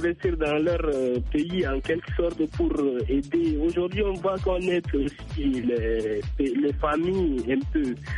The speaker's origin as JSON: {"language": "French", "country": "Chad", "said": "Non, je suis tchadien. J'ai fait 2 ans ici simplement parce que je suis en étude ici."}